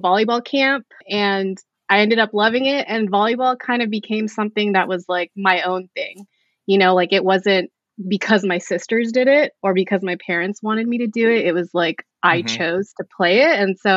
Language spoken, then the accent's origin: English; Japan; I grew up in Japan, but I went to a military base, middle school and high school.